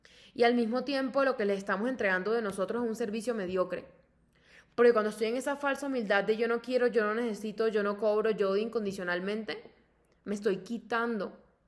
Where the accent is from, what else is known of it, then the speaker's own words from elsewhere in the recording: Cartagena, Bolívar, Colombia; Yo crecí en Cartagena, y Cartagena es la ciudad de contrastes, yo creo que más grande de Colombia.